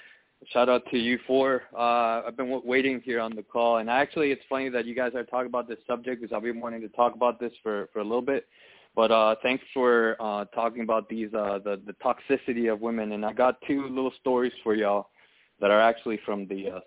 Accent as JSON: {"language": "English", "region": "Texas", "country": "United States", "also_born_or_lived": "Laredo", "said": "I'm here from Texas. I'm actually in Houston, which, by the way, I actually was born in Laredo."}